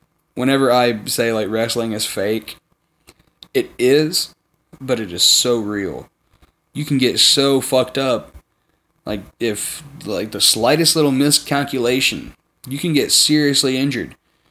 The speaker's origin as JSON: {"language": "English", "region": "the South", "country": "United States", "said": "because, you know, I'm from the South"}